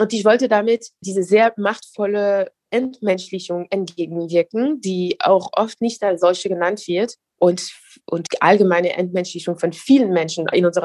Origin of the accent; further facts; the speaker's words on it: France; first language French; German is a second language; Weil ich bin in Frankreich geboren, aufgewachsen. Französisch ist meine Muttersprache. Meine Familie lebt noch dort.